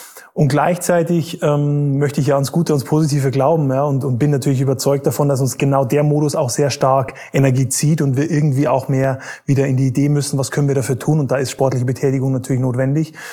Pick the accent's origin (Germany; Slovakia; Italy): Germany; Bavaria; ich bin eigentlich in Bayern aufgewachsen, habe da meinen Leistungssport angefangen